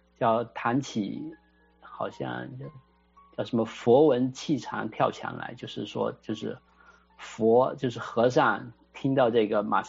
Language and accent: Chinese; Fuzhou, Fujian, China; 我们福州人叫肉燕，这也是比较著名的小吃。